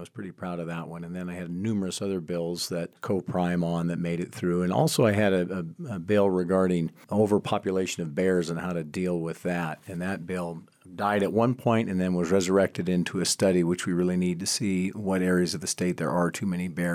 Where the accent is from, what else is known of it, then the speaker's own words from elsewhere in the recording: Colorado, United States; I was in the minority, and C, I was from the Western Slope.